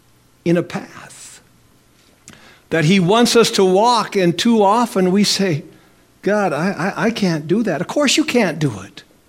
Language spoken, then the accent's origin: English; International Falls, Minnesota, United States; I remember being in International Falls years ago, my hometown.